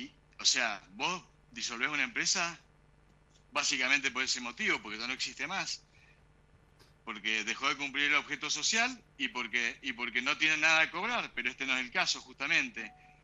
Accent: Mendoza, Argentina; ya te estoy hablando como ciudadano, como mendocino.

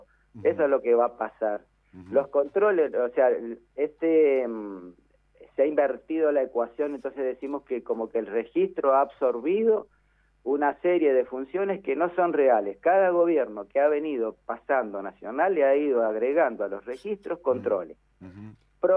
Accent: Argentina; nosotros somos, y lo voy a decir como el argentino, dígalo, nosotros somos truchos. El argentino es trucho, por naturaleza.

